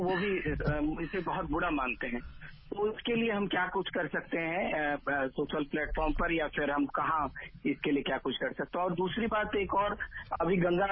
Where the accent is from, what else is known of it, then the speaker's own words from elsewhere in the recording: Varanasi, Uttar Pradesh, India; मैं वाराणसी से हूँ